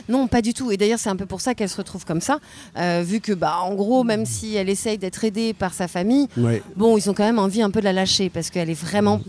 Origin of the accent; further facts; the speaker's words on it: Paris, Île-de-France, France; born there; moi je suis parisienne de naissance, une vraie, et j'ai découvert cette presqu'île il y a maintenant peut-être 15 ou 20 ans